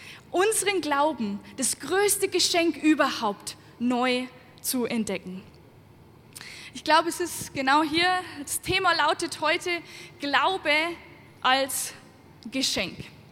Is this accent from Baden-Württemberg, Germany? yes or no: no; Bavaria, Germany; das verrät euch auch ein Stück weit, wo ich herkomme, ja? Aus dem Bayerischen Wald.